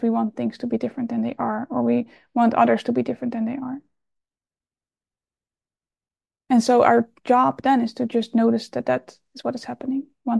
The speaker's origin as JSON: {"language": "English", "country": "Netherlands", "tie": "born or raised there", "second_language": "English", "said": "I used to bike to school when I was living back in the Netherlands. I was growing up in the Netherlands, and there was a lot of rain."}